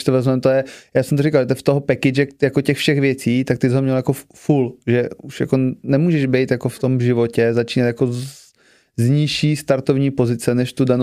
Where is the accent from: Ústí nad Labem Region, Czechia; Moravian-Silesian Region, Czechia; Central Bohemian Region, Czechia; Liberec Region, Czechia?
Central Bohemian Region, Czechia; Kladruby; Já jsem vyrůstal právě v Kladrubech na rehabilitáku, takže toho jsem měl od malička, tyhle ty lidi.